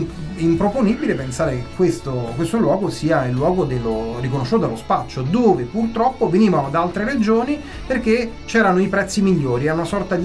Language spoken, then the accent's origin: Italian; Rome, Lazio, Italy; now in Perugia, Italy; io sono arrivato, quindi, qui a Perugia, io sono romano, lo sanno tutti, ma quando mi sono trasferito a Perugia, che era nel 92-93